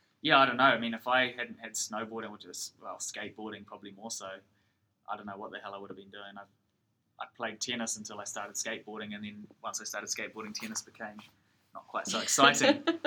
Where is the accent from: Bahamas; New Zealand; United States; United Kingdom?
New Zealand; Mount Maunganui, Bay of Plenty; also born or lived in Hamilton; now in Queenstown, New Zealand; I was born in Hamilton, actually. But I've lived in Mount Maunganui my whole life until I moved to Queenstown.